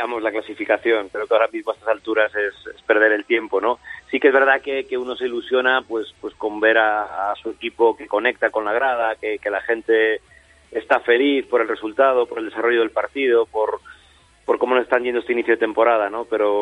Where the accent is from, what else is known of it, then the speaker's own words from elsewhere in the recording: Vigo, Galicia, Spain; moved away as an adult; me fui con 18 de Vigo y llevo más años fuera de Andalucía. Tengo 37, pues, perdón, fuera de Galicia, ¿no?